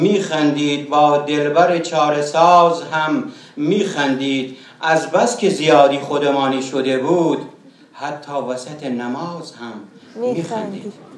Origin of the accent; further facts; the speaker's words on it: Fuman, Gilan, Iran; accent: Gilaki; من دهاتی زاده ای از فومنم لهجه دارم گیلکی زر میزنم